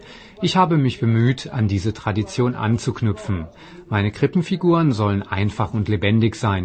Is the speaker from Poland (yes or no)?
yes; Poland; Ich stamme aus Polen, das als tief religiöses Land gilt.